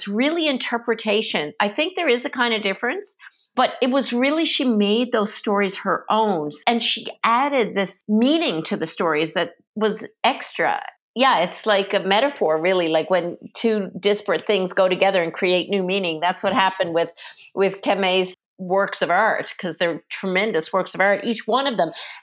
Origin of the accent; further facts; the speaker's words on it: Newfoundland and Labrador, Canada; even though I'm from Newfoundland, and as I said, we're swimming in it